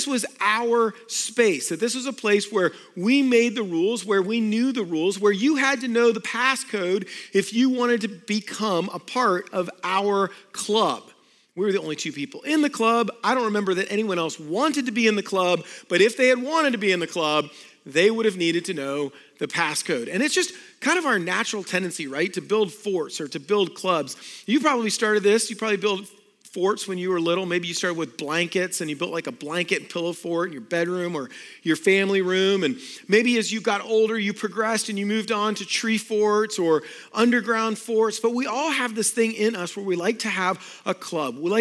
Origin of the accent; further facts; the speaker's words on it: Florida, United States; Well, I grew up in South Florida, and we had a huge mango tree in our backyard.